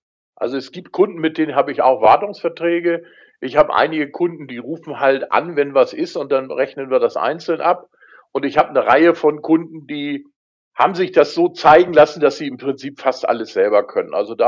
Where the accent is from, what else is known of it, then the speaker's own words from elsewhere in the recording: Schleswig-Holstein, Germany; in den ganzen ja etwas größeren Städten hier oben in Schleswig-Holstein, also meiner Heimatregion